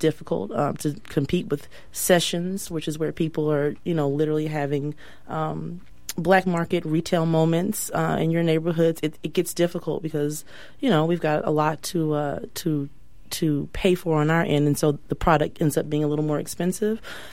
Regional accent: Denver, Colorado, United States; But I came from Denver, so it's much more saturated there than it could ever be probably in the Bay Area.

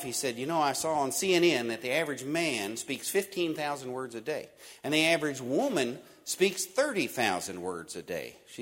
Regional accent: Louisville, Kentucky, United States; I'm from Louisville. My wife happens to be from Eastern Kentucky

